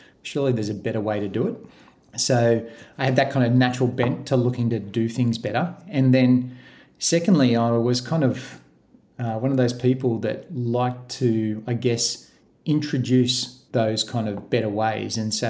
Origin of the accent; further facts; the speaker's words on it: Gosford, New South Wales, Australia; I grew up in New South Wales in Gosford